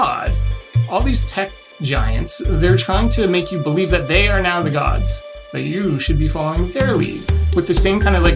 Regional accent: Six Nations of the Grand River, Ontario, Canada; from Six Nations of the Grand River Territory.

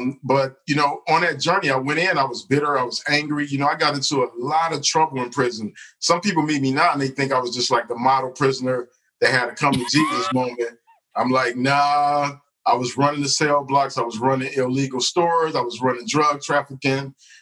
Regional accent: Detroit, Michigan, United States; I grew up in Detroit, and I grew up in a household that on the outside looking in was like the model for middle class or working class Black America.

